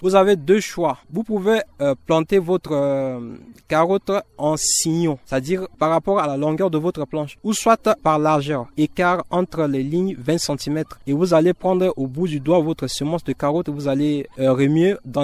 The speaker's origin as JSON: {"language": "French", "country": "Central African Republic", "said": "il y a deux saisons chez nous en République centrafricaine"}